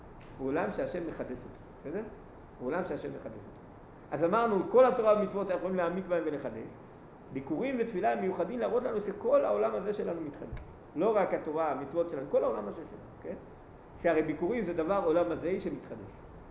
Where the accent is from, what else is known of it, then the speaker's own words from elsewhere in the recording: Jerusalem, Jerusalem District, Israel; also born or lived in Otniel / Tel Aviv / Kiryat Arba; גדלתי בירושלים עיר הקודש, ואחר כך איזו תקופה היינו, אמנם באותניאל